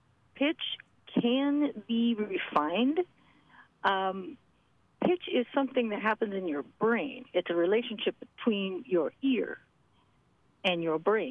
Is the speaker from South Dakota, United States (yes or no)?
no; Lagunitas, California, United States; Oh, a tiny little town called Lagunitas, California.